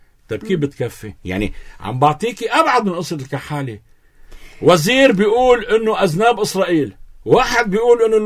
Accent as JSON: {"language": "Arabic", "country": "Lebanon", "said": "وأنا لبناني منذ أكثر من 10 سنوات"}